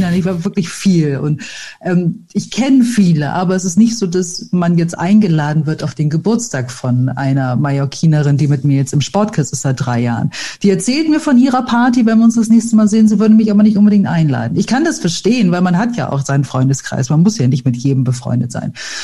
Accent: Bremen, Germany; Ich meine, ich komme aus Bremen.

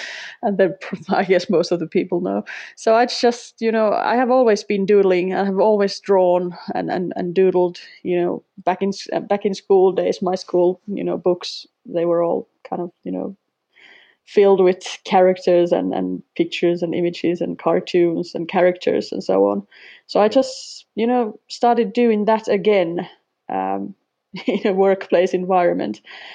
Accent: Finland; first language Finnish; English is a second language; Finnish for our foreign students in the end of my teaching career. Kind of had the other perspective to my native tongue as well.

